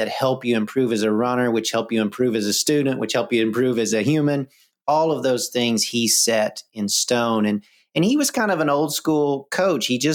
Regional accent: Tennessee, United States; I am now 50 years old. I was born in Tennessee. I now live in California

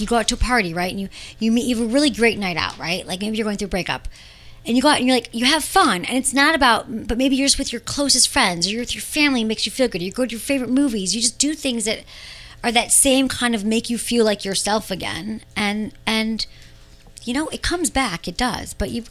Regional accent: Michigan, United States; And you're in Wisconsin and I'm from Michigan.

